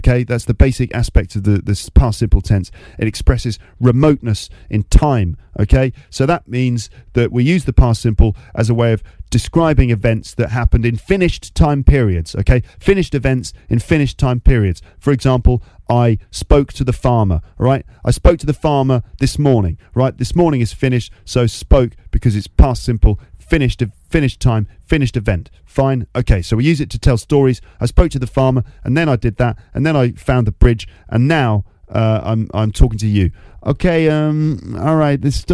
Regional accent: New York, United States

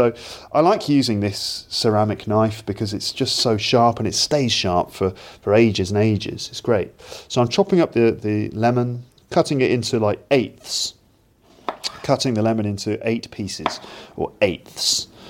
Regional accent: England, United Kingdom; because being English, you know, I might not have the most inspiring take on food, but who knows?

